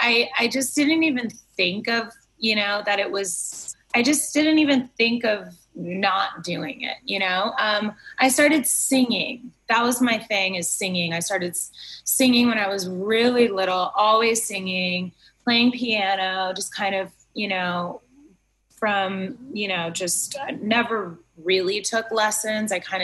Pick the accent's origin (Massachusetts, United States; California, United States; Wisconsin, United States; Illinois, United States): California, United States; Los Angeles; I grew up in kind of Westwood area, by the 405